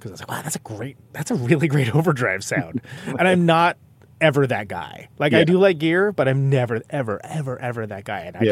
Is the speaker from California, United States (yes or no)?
yes; California, United States; I only heard the worst country music you ever heard growing up in the Central Valley